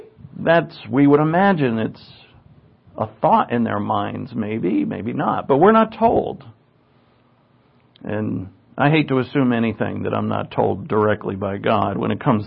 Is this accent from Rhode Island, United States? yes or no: yes; Providence, Rhode Island, United States; I guess I grew up in the Catholic Church and I see these guys in the paintings in Blessed Sacrament Church on Mount Pleasant Avenue in Providence, Rhode Island.